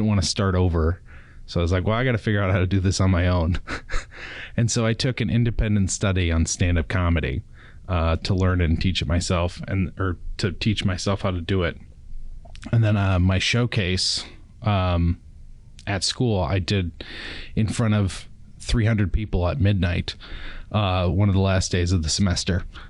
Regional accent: Glencoe, Minnesota, United States; Like they had the Buffalo Creek Theater Players in my hometown of Glencoe, Minnesota.

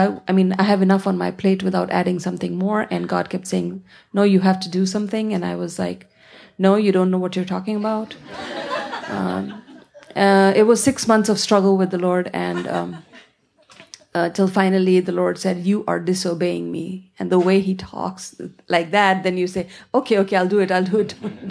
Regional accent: Kanpur, Uttar Pradesh, India; now in New Delhi, India; I currently live in New Delhi, and I was born and brought up in Kanpur, which is about six hours of train ride from New Delhi, and grew up in a Hindu family. Went to college in New Delhi and then converted to Christianity

